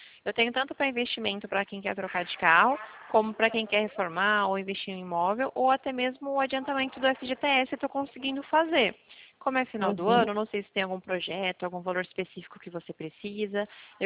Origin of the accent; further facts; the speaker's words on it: Ibaté, São Paulo, Brazil; Eu sou de Baté, eu trabalho aqui em São Carlos, mas eu sou de Baté também.